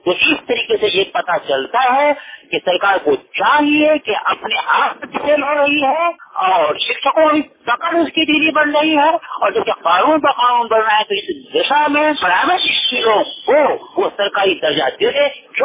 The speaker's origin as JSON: {"language": "Hindi", "town": "Potlalpur", "region": "Bihar", "country": "India", "said": "ग्राम पोटलालपुर थाना पिपरा जिला सुपौल का रहने वाला हूँ।"}